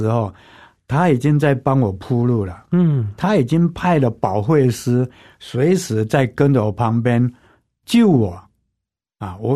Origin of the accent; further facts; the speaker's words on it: Yongjing, Changhua County, Taiwan; 我的故乡是在彰化县永靖乡，是一个很乡村，到处是种花种树的一个很漂亮的乡村